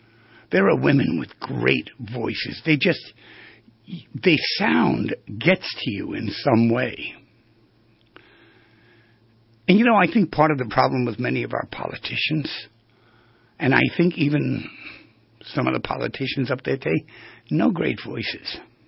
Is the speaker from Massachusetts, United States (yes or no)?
no; New York, United States; And I don't know how they knew I was from New York, but they figured it out.